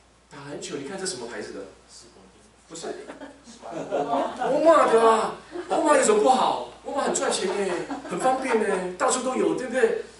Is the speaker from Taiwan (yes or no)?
yes; Taiwan; 所以我记得我小时候，因为我父亲是个军人，所以我是在眷村里面长大的。我们从国内到台湾来